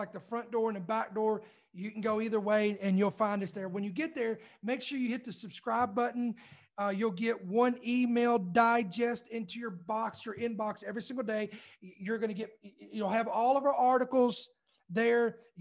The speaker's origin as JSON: {"language": "English", "country": "United States", "said": "I'm going to be harder on America because I'm an American. I live here."}